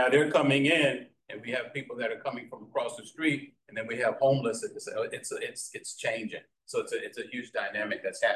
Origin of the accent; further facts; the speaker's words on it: New York, United States; I'm from New York, and where I grew up, it doesn't look like that.